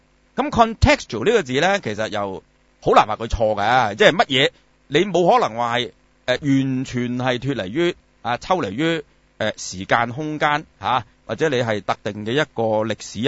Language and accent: Cantonese; China; 我哋中國人有個講法嘛，